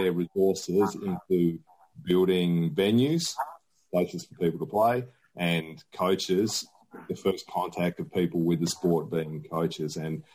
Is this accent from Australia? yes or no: yes; Australia; when I grew up in Australia